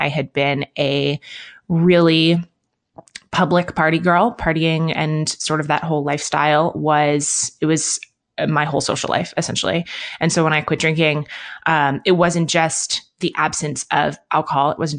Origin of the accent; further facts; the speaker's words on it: Manhattan, New York, United States; also born or lived in London, United Kingdom; now in Bend, United States; I grew up in Manhattan and in London. So I live in Bend, Oregon now, which is smaller than those places and more outdoorsy than those places.